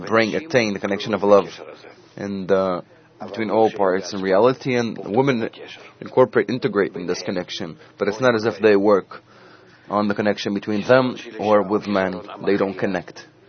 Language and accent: English; Barcelona, Catalonia, Spain; English is a second language; I'm from Barcelona.